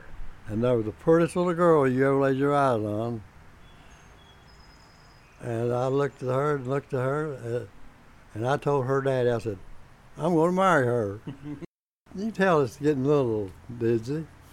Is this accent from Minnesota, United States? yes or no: no; Kentucky, United States; Well, I'm from Pike County.